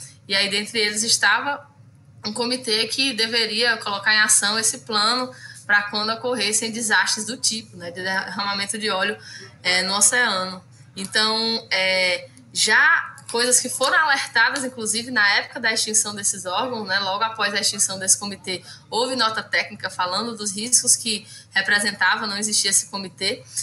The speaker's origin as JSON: {"language": "Portuguese", "region": "Rio Grande do Norte", "country": "Brazil", "said": "lá no meu estado do Rio Grande do Norte"}